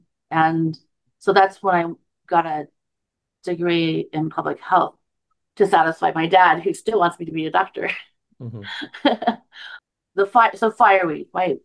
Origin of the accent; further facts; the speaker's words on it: North Carolina, United States; born there; my birth mom and dad are, you know, Chinese. I was born in North Carolina.